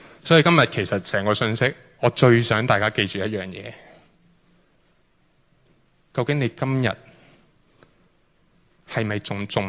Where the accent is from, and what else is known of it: Hong Kong